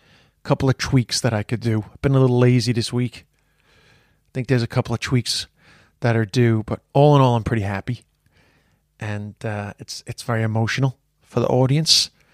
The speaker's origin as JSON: {"language": "English", "region": "London", "country": "United Kingdom", "tie": "born there", "said": "I was born in London."}